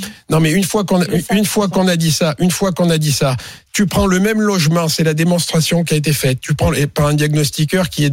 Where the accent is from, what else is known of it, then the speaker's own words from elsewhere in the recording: Clermont-Ferrand, Auvergne-Rhône-Alpes, France; je viens de Clermont.